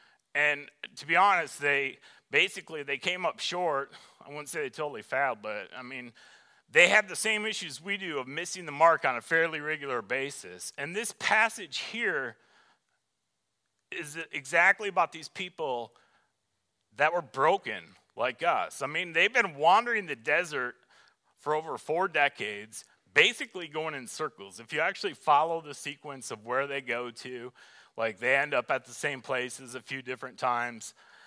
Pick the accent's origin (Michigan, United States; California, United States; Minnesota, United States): Michigan, United States; I was very into skateboarding and BMX, and I grew up in Michigan, so we didn't have the internet.